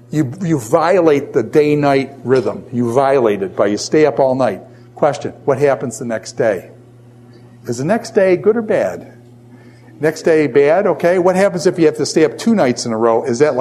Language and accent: English; New York, United States; I grew up in New York. And in New York, they have potholes that are so big they will like eat your car.